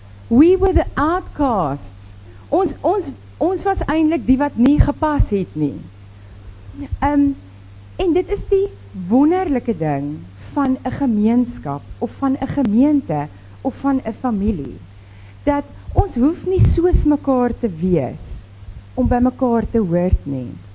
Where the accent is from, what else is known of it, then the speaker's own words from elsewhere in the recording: Western Cape, South Africa; Nou ek het in die Koue Bokkeveld groot geword en die van julle wat die Koue Bokkeveld ken, weet daar's net dit Toys en Van der Merwes.